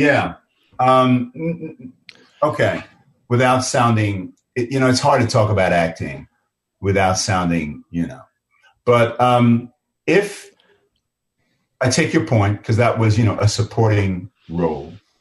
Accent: England, United Kingdom; born there; My mom, we are Jamaican. My mom was part of an influx of Caribbean people from the Caribbean to the United Kingdom that started in 1948. My mom arrived, I think, around 1951, which is how I came to be born in England.

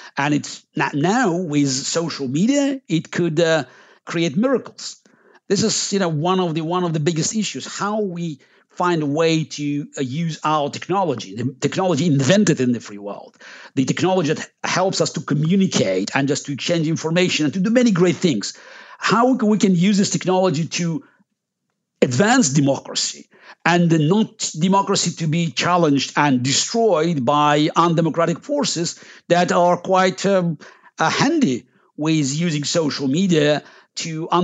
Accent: Russia; Look, you're asking someone who was born and raised in the Soviet Union.

